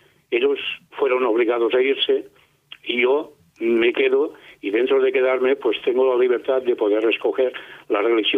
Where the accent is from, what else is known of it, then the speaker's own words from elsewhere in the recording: Catalonia, Spain; accent: Catalan; yo soy catalán, como sin duda se me nota.